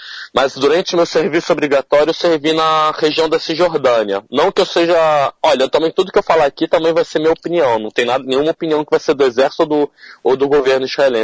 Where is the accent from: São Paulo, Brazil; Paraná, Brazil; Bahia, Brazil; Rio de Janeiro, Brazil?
Rio de Janeiro, Brazil; moved away as an adult; Primeiro, eu sou carioca, nascido e criado em Laranjeiras